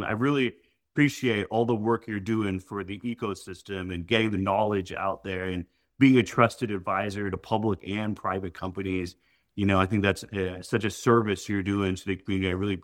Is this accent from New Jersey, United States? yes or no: no; Oklahoma, United States; also born or lived in New York; And then, you know, I was born in New York, but I grew up in Oklahoma.